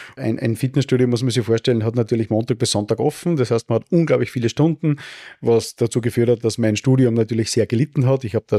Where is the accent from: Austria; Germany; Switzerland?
Austria; Steyr, Upper Austria; Ich habe die Handelsakademie gemacht in meiner Heimatstadt Steyr.